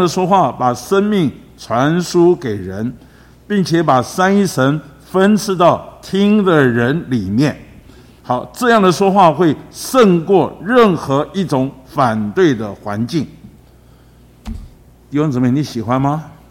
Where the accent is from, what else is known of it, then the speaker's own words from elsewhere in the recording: Taipei, Taiwan; 弟兄们知道我是从台北来的，也很器重我